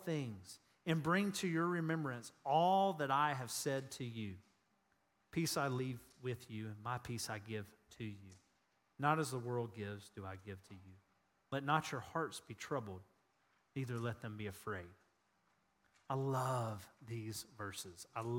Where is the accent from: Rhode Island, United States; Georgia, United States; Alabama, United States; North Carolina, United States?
Georgia, United States; remember I told you I'm from Georgia, I got to make things very simple.